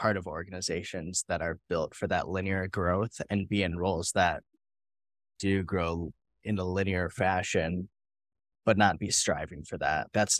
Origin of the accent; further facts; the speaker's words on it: Cedarburg, Wisconsin, United States; For me, growing up in, I grew up in Cedarburg, Wisconsin. We affectionately called it the Cedar Bubble.